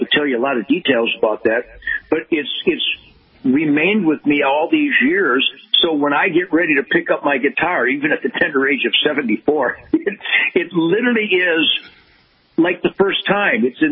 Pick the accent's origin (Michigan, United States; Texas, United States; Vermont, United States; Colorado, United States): Michigan, United States; Detroit; Absolutely. Born in Detroit in 1948 when it was known as the Arsenal of Democracy